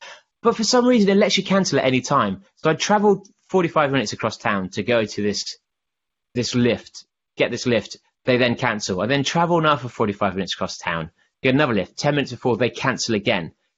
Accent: England, United Kingdom; because you know, we're English and the race is Italian.

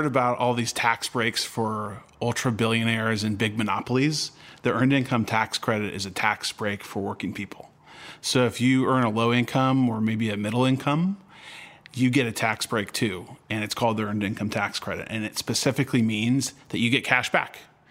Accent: California, United States; I started reflecting on the reality that since I grew up in California...

